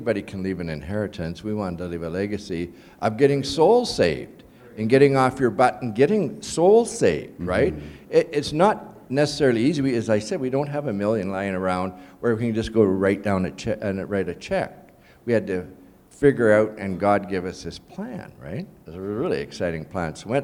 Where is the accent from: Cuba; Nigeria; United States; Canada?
Canada; Lauder, Manitoba; I'm just a farm boy. I grew up in Lauder, Manitoba. It's a ghost town.